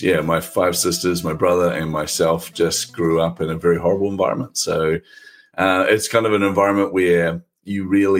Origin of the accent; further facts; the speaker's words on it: New Zealand; accent: Kiwi; now in Australia; It's actually a Kiwi accent, New Zealand accent, but it's a hybrid, so most people can't tell anyway, but we're from New Zealand, but moved to Australia about probably 18 months ago.